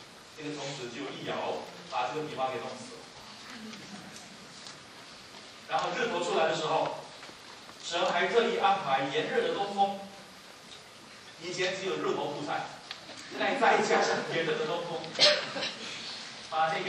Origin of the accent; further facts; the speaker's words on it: Malaysia; 我在马来西亚长大